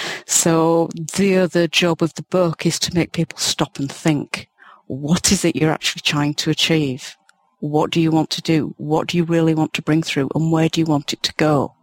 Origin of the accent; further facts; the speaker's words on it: Yorkshire and the Humber, United Kingdom; I'm from Yorkshire.